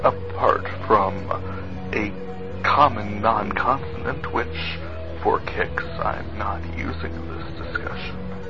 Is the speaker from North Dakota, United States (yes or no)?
yes; North Dakota, United States; I am from North Dakota, where the mystery ingredient is probably soybeans